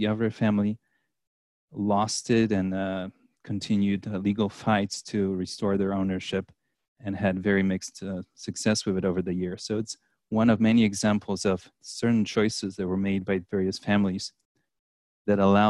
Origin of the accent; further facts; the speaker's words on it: Poland; born there; English is a second language; I was born in Poland in the 1980s under communism